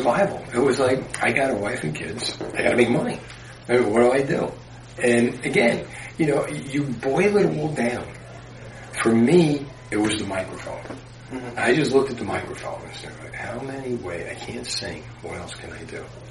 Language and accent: English; Union City, United States; I grew up in Union City with a lot of that.